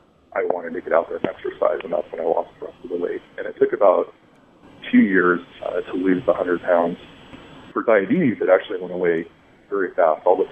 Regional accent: Southwest, United States; Plus, there are a ton of Southwestern recipes in there because I grew up in the Southwest, and that's just the food that I love.

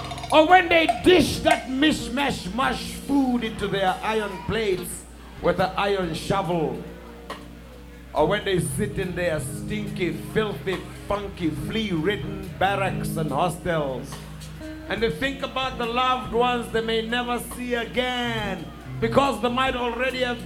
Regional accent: Baton Rouge, Louisiana, United States; And I'm from Baton Rouge, Louisiana.

